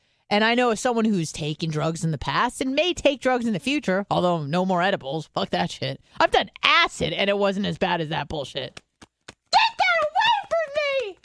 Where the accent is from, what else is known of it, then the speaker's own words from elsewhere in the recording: California, United States; I'm from California.